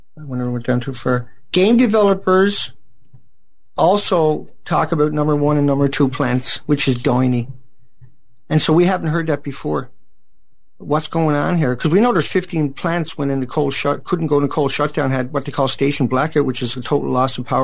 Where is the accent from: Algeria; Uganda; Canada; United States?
Canada; I'm a wuss. I'm spoiled. I'm Canadian, so.